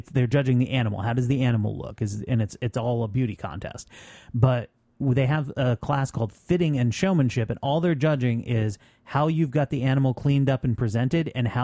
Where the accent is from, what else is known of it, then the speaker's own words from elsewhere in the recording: Vermont, United States; this is from my home state of Vermont.